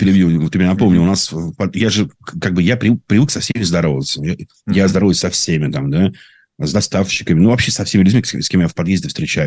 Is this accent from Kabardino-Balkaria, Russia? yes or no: no; Saint Petersburg, Russia; also born or lived in Uzbekistan / Tajikistan; я хоть и коренной ленинградец, петербуржец, да, тем не менее для меня Средняя Азия – это моя, ну, вторая родина. Узбекистан, Таджикистан – это моя вторая родина. Я там вырос в этих республиках